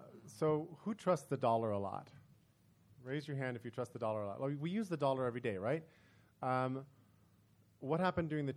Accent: Argentina; also born or lived in South America; I grew up partly in South America, partly in Argentina.

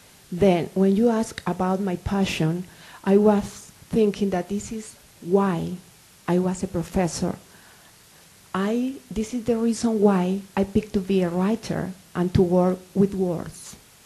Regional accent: Colombia; first language Spanish; English is a second language; And I was telling that I am from Colombia. I am a scholar. I am a professor. It is very important for me to think about word. I don't only speak Spanish as my native language, but I teach Spanish as a second language.

